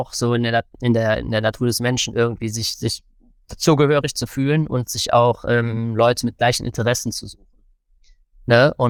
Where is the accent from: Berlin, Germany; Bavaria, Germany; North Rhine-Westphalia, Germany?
North Rhine-Westphalia, Germany; Cologne; aber ich bin ja aus Köln